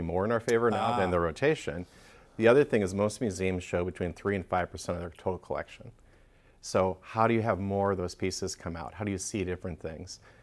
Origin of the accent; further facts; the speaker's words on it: Minnesota, United States; So I grew up in Minnesota. So I grew up in like outstate rural Minnesota resort country there.